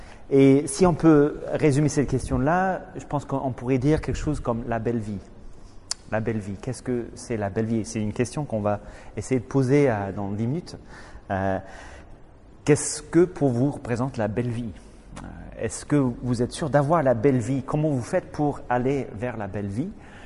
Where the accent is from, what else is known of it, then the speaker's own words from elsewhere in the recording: Northern Ireland, United Kingdom; Alors, à l'origine, je suis Irlandais du Nord, donc de près de Belfast.